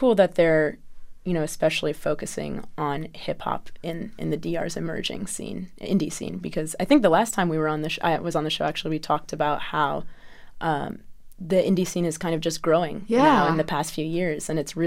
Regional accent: Chicago, Illinois, United States; born there; I am Dominican. I was born in Chicago, but both my parents are from Santiago.

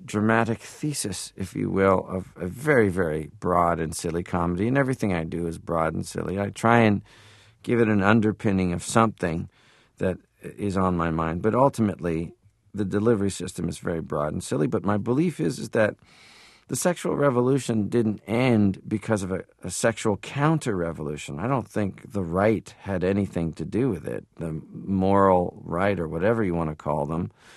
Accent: Toronto, Ontario, Canada; Well, when I grew up in Toronto

